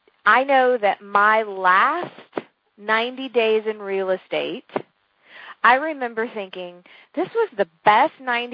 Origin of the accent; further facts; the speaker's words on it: Savannah, Georgia, United States; And she lives down in Savannah, Georgia, which is my hometown.